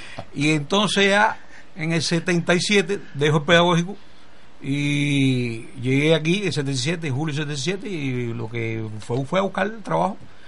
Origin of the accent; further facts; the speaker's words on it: Havana, Cuba; born there; yo nací en una bodega, en El Morro, ahí en la calle Tagón y Línea.